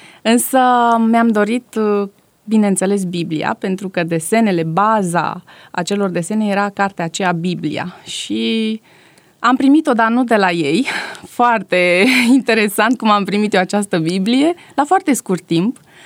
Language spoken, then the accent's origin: Romanian; Tulcea, Tulcea County, Romania; prima parte a copilăriei am petrecut-o în orașul natal al mamei mele, la Tulcea, un oraș foarte liniștit cu niște oameni deosebiți, oraș foarte curat.